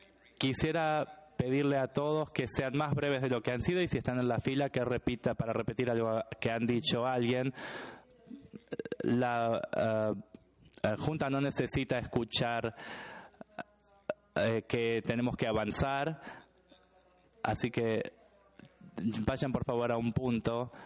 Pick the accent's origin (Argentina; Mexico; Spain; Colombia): Argentina; soy de Argentina